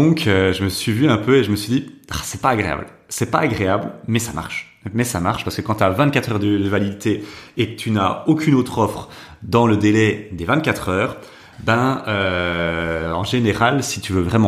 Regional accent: Dinant, Wallonia, Belgium; Moi, il faut savoir que je suis de Dinan, je viens jusqu'à Arlon, c'est quand même 1h15.

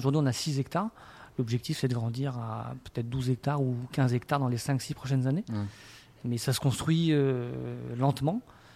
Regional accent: Auvergne-Rhône-Alpes, France; Je suis savoyard

